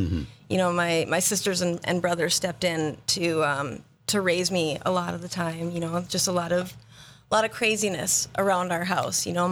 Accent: Bismarck, North Dakota, United States; Okay, I was born and raised in Bismarck. I've got two sisters and a brother. I'm the baby of four.

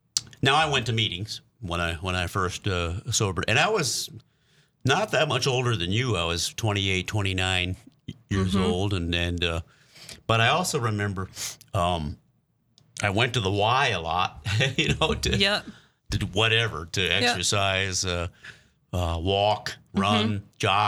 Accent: Milwaukee, Wisconsin, United States; I grew up in the big city. Technically, my hometown is Milwaukee, and I guess I went to a lot of movies.

